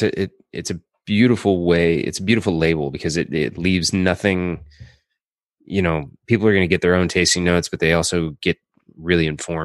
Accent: St. Louis, Missouri, United States; I was like, oh, I'm from St. Louis, Missouri.

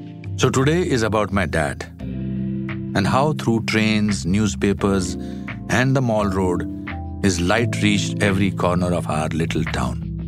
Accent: Shimla, Himachal Pradesh, India; and I have taken you through my hometown, Shimla.

